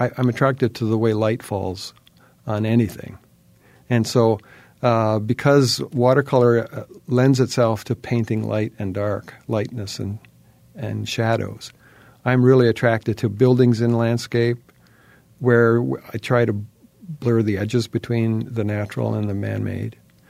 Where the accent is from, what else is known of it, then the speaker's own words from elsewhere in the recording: Hawaii, United States; I grew up in Hawaii, and the garbage men in Hawaii are fantastic.